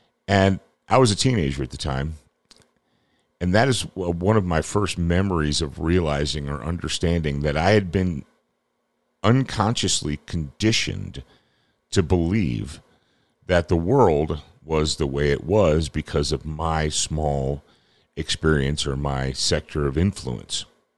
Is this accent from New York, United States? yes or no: no; Detroit, Michigan, United States; now in Ohio, United States; it wasn't actually until my family moved and we relocated from Detroit, Michigan, down to rural Ohio